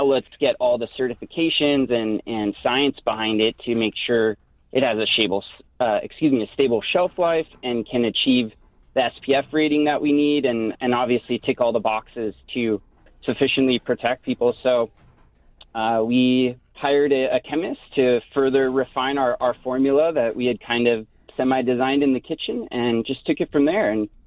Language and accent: English; California, United States; we're from Southern California. We're surfers, and being out in the sun is part of our everyday life.